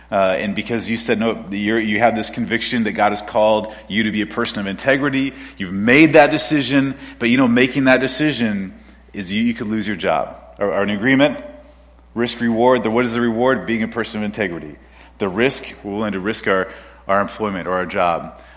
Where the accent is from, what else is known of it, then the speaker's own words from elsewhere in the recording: Quebec, Canada; people make the connection, especially when we're in places like North Africa, that we're not French. We're not from France. And Quebec never colonized anybody. And so there's an openness to a Quebecois in that's really unique.